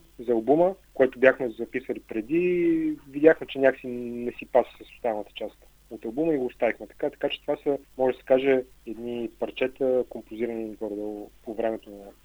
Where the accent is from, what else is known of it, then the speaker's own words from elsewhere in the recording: Sofia, Sofia City, Bulgaria; Още повече, че ние обума го записахме в Пловдив, а ние сме от София.